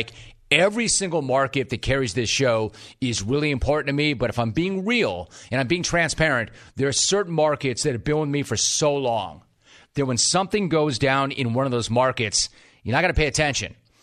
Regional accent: Los Angeles, California, United States; I mean, I'm from Los Angeles. I've seen a lot of graffiti in my time.

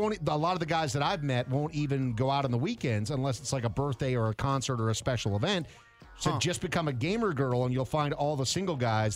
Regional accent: Brainerd, Minnesota, United States; That I grew up in Brainerd, Minnesota, there was, like, one Domino's.

